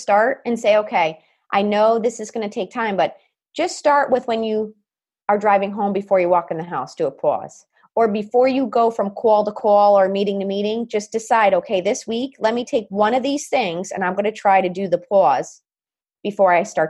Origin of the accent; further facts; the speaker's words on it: East Coast, United States; now in Nashville, United States; when I grew up in the East Coast, we had 30 minutes to eat a lunch, which really meant 15 by the time you got it and sat down. So you ate quick. And then when I moved to Nashville